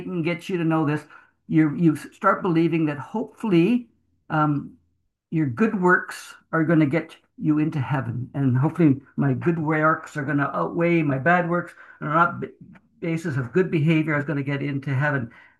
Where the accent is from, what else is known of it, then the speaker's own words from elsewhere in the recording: Port Alberni, British Columbia, Canada; born there; I was born in Port Alberni to German immigrants. And they were living in Port Alberni. And they came from Germany